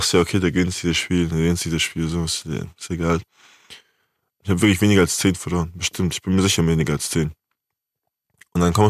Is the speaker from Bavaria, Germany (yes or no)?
yes; Munich, Bavaria, Germany; als Münchner Kind